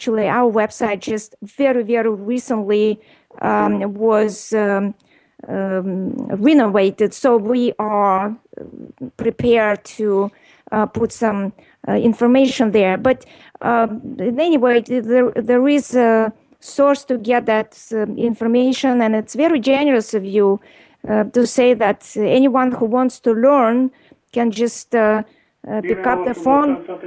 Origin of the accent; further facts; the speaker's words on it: New York, United States; I'm from New York